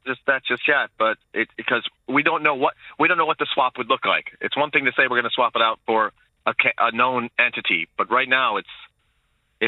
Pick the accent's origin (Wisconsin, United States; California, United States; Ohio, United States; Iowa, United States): Ohio, United States; my preferred option is, of course, my home state, Senator Sherrod Brown, who would handily win Ohio